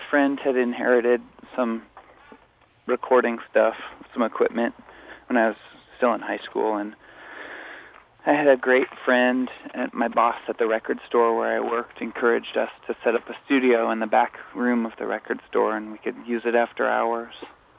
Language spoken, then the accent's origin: English; Anacortes, Washington, United States; I'm from Anacortes, Washington, so … was a big deal, I guess everywhere, but especially around here.